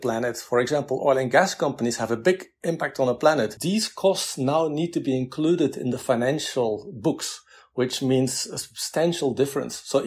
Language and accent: English; Belgium; I'm from Belgium.